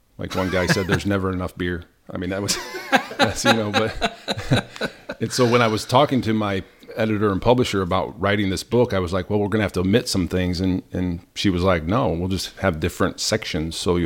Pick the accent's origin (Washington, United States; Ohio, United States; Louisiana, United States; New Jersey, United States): Ohio, United States; Liberty Center; I grew up in Liberty Center, small farming community, about 3,000 people.